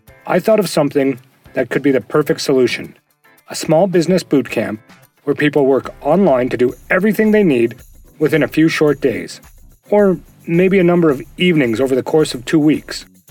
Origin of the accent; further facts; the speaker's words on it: Edmonton, Alberta, Canada; I'm an engineer from Edmonton, Alberta.